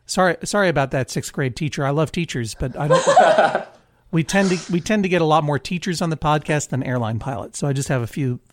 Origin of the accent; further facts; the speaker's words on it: Brookline, Massachusetts, United States; now in Blue Hill, United States; I used to watch it on Channel 56 in Boston when I lived in Brookline, my hometown. But I'm no longer in Massachusetts